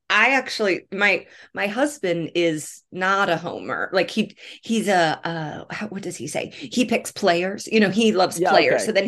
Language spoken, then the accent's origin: English; Indianapolis, Indiana, United States; But yeah, I am born and raised in Indianapolis, and that is why my fandom is the way it is. And my parents are from upstate New York. And so no one in my family is originally from Indiana.